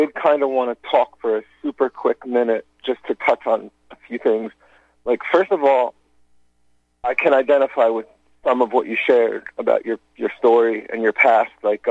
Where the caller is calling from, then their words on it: North Carolina, United States; Okay, I'm calling from North Carolina.